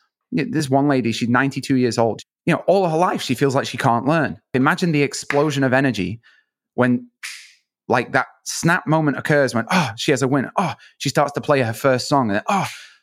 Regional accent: United Kingdom; I am the founder of Ridley Academy. I'm a British artist

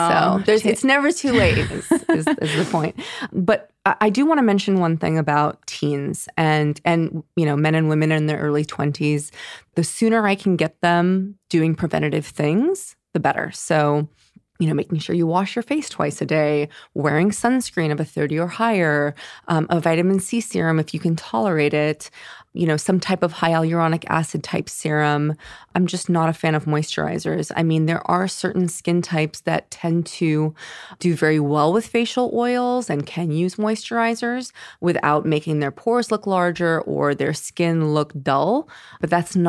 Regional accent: San Francisco, California, United States; moved away; I'm originally from San Francisco. I moved here about 10 years ago.

